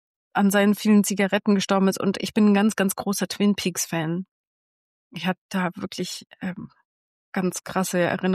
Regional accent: Bavaria, Germany; in meiner Heimat im Allgäu

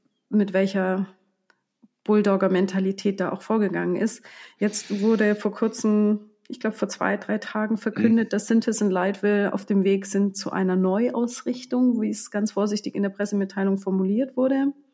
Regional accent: Bavaria, Germany; in meinem Heimatdorf, in einem kleinen Dorf im Allgäu zu Hause.

